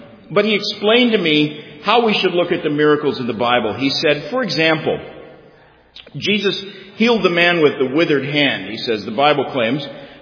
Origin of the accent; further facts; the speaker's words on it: Tulsa, Oklahoma, United States; I grew up in Tulsa, Oklahoma, which is the heart of the charismatic movement, the home of Oral Roberts University.